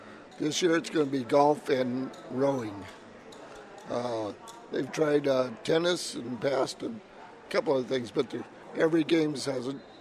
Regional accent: Colorado, United States; I grew up in Colorado

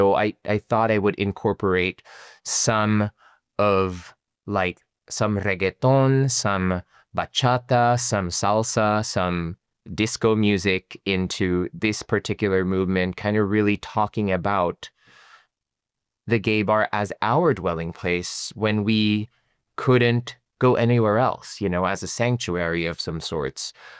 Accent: Philippines; now in United States; as a young gay man growing up in the Philippines, where, to be fair, we're not really persecuted.

